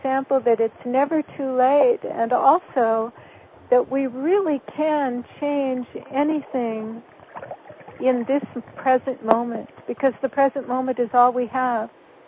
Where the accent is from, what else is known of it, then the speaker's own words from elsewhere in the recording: California, United States; one good thing in my case was that I grew up in California. So when I was a child, we did eat meat